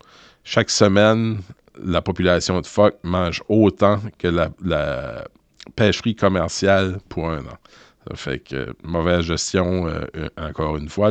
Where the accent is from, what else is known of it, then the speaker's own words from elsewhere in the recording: Carleton-sur-Mer, Quebec, Canada; Premièrement, je suis originaire de la Gaspésie. Je suis né à la fin des années 60 dans un village qui s'appelle Carleton. C'est Carleton-sur-Mer, ça a été fusionné.